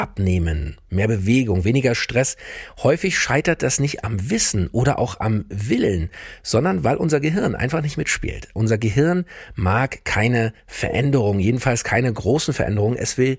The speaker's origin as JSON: {"language": "German", "town": "Frankfurt", "region": "Hesse", "country": "Germany", "tie": "born or raised there", "said": "auch bei uns in Frankfurt in der Heimat ist auch Schnee gefallen."}